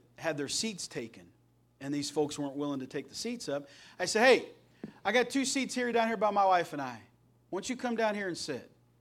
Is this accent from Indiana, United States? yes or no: yes; Terre Haute, Indiana, United States; born there; I was born in Terre Haute, Indiana